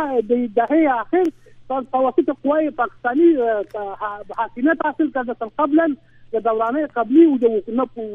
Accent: Afghanistan; به عنوان یک افغان

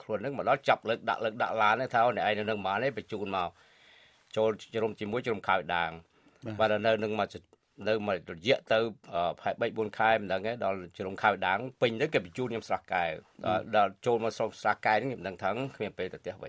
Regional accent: Battambang, Cambodia; born there; ខ្ញុំកើតនៅបាត់ដំបងភូមិព្រៃក្លែងសឹកសង្កែកើតបាត់ដំបង

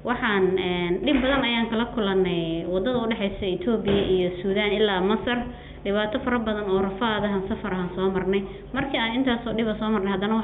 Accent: Somalia; waxaan ka soo jeedaa aniga gobollada dhexe

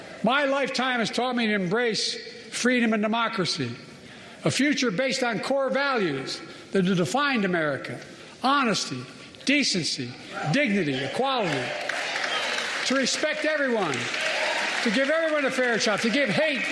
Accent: Scranton, Pennsylvania, United States; also born or lived in Claymont, Delaware; I grew up in Scranton, Pennsylvania, in Claymont, Delaware, among working-class

